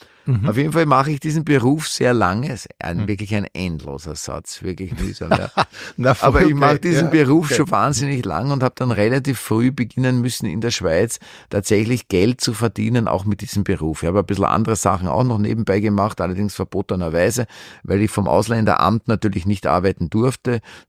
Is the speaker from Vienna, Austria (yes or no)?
yes; Vienna, Austria; weil ich habe sehr Dialekt. Ich kam ja, bin im Zweiten aufgewachsen, in Atzgersdorf-Mauer in die Schule gegangen, in einer Schule, die war eher so ein Integrationsprojekt.